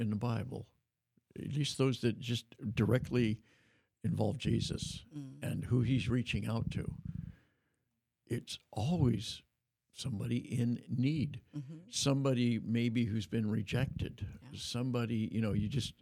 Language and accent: English; Oregon, United States; I grew up partly in Oregon, and my dad went to Oregon State, and I went to Oregon State to graduate school. And it's in my heart because it was what I knew in my childhood.